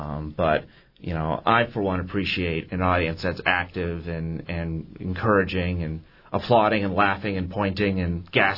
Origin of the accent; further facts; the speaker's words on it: New England, United States; now in Juneau, United States; I'm from New England originally.